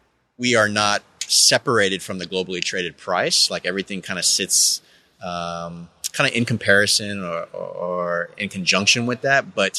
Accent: Texas, United States; You know, I grew up in Texas, but I imagine maybe this is like the Midwest or something

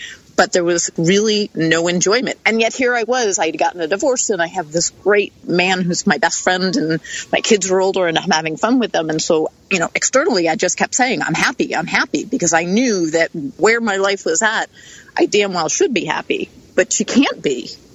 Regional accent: East Coast, United States; I grew up on the East Coast.

